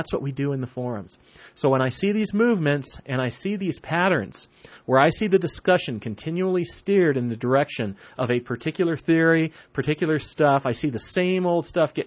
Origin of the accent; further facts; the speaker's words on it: United States; I'm an American, and as an American, I think it's my job to question my government.